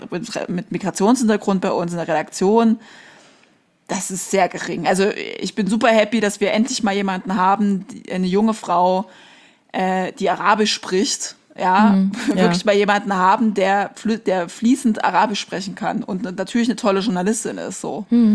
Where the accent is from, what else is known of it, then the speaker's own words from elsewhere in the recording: East Germany, Germany; ich bin weiß, ich bin trotzdem privilegiert, aber ich komme halt aus Ostdeutschland